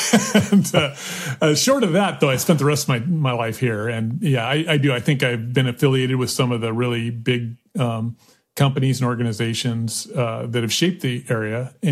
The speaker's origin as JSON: {"language": "English", "town": "Tacoma", "region": "Washington", "country": "United States", "tie": "born or raised there", "said": "growing up in Tacoma, it's your North Star."}